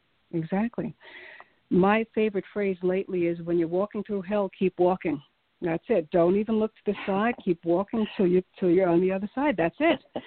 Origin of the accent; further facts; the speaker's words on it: New York City, New York, United States; you know, again, I'm a New Yorker. New York is going to turn this around.